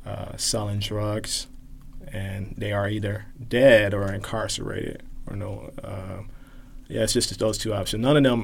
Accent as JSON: {"language": "English", "town": "Chicago", "region": "Illinois", "country": "United States", "tie": "born or raised there", "said": "I'm originally from Chicago, on the west side of Chicago is where I was born and raised."}